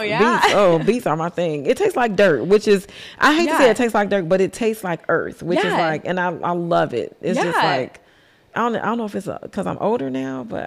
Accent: Chicago, Illinois, United States; And I'm from Chicago. We only eat like pizza and hot dogs, you know, like we wasn't eating no Mediterranean food.

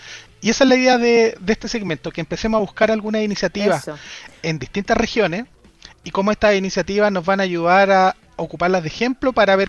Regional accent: Villarrica, Araucanía, Chile; vamos a tomar el ejemplo de, yo soy de Villarrica, Villarrica y Pucón pasa de un escenario de ciudades de 60, 70 mil personas

